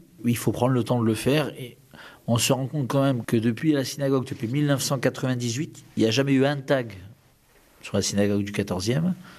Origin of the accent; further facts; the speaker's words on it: France; moi, en tant que Français, né en France, je suis passé de l'étape